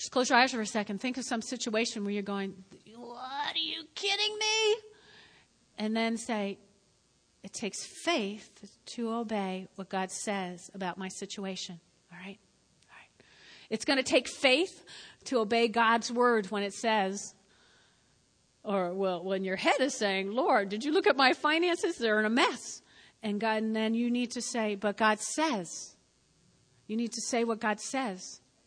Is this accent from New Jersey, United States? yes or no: yes; New Jersey, United States; I'm from North Jersey.